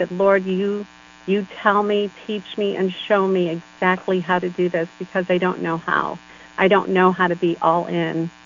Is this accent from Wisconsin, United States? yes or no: no; Texas, United States; moved away as an adult; also born or lived in Michigan; I was born and raised in Texas, but when I was 19, I moved to Michigan, and I was there for 35 years.